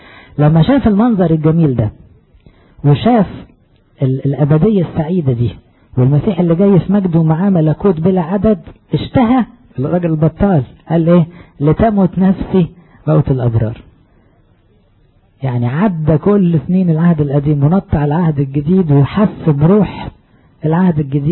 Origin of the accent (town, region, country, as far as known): Egypt